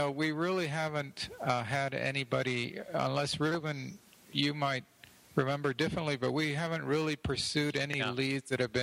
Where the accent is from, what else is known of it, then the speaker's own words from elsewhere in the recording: Edinburg, Texas, United States; Edinburgh, Texas, which is my hometown, is where I'm talking to you from tonight.